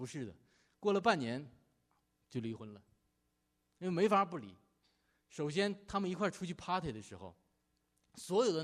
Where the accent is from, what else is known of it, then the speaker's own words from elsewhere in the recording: China; moved away; 就是我们中国人最爱说的心想事成